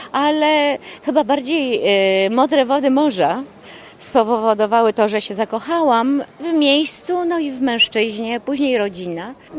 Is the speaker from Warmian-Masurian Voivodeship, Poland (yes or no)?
yes; Ełk, Warmian-Masurian Voivodeship, Poland; moved away as an adult; now in Greece; Tak, polska krew, 100%. Z Mazur jestem, z Ełku.